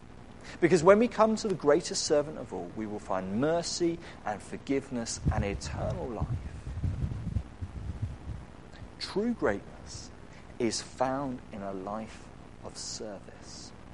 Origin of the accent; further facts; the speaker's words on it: United Kingdom; and if we're being very British, it's an area that we don't like to talk about